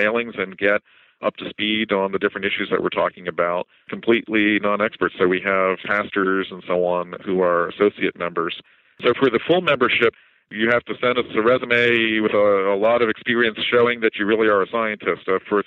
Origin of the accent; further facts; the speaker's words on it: Pittsburgh, Pennsylvania, United States; So the meeting is going to be in Pittsburgh, my hometown here